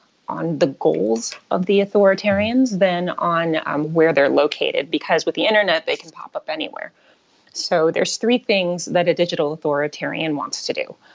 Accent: United States; I personally, as an American, am very concerned about the U.S. elections.

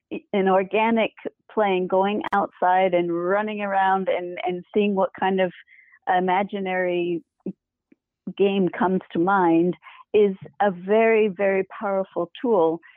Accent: New Jersey, United States; I also grew up going to the Bronx Zoo as well, growing up in New Jersey.

